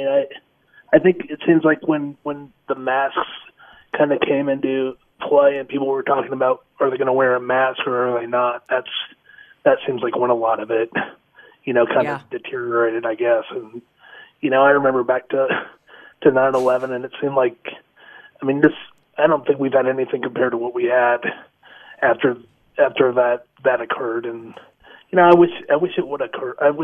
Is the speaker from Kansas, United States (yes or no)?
yes; Kansas, United States; I'm born and raised in Johnson County, and I've never been to the Lake of the Ozarks.